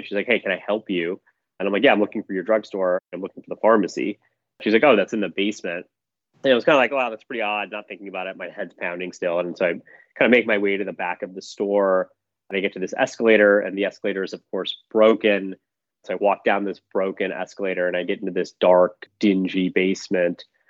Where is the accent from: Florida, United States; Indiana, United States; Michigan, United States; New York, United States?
Michigan, United States; Yeah, I grew up in Michigan and went to Penn